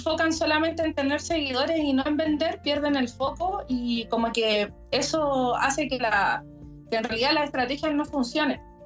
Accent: Chile; O sea, una publicidad de 5 días acá, yo soy de Chile, acá sale

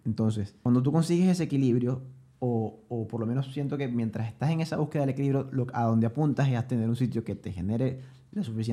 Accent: Venezuela; moved away; yo dejé de compartir con mi familia cuando me fui de Venezuela. Y gracias a mi trabajo puedo ayudar a mi familia en Venezuela.

